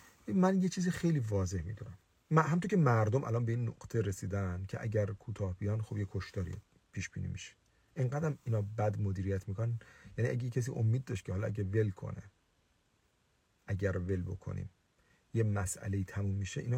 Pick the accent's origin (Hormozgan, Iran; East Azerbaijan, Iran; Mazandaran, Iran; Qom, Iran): Mazandaran, Iran; مثلا من الان به عنوان یک مازندرانی حاضرم قطعه ای از ایران جدا بشه؟